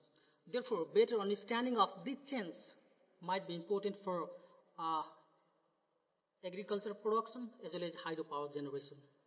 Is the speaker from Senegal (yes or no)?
no; Nepal; now in United States; I'm originally from Nepal. I did my PhD from Baylor University, Texas, and I'm working as a postdoctoral research associate at South Dakota State University